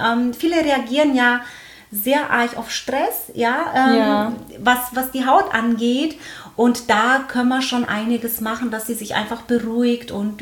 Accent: Höchstadt, Bavaria, Germany; ich komme aus Höchstadt

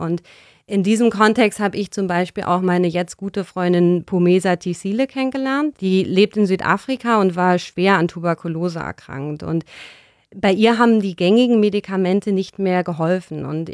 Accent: Berlin, Germany; bin ich in Berlin aufgewachsen

